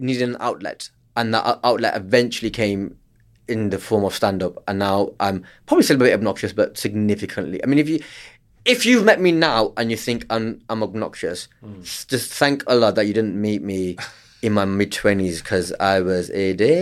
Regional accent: Blackburn, North West England, United Kingdom; Yeah, I'm from Blackburn.

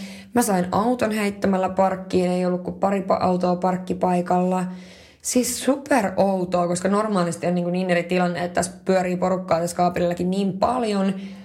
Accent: Northern Finland, Finland; ja mä nautin pohjoisesta, kun mä oon pohjoisesta kotoisin

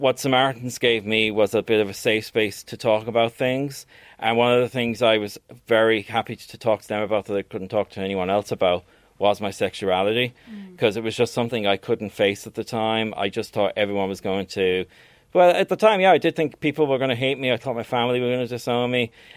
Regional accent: Connacht, Ireland; I'm actually originally from County Galway

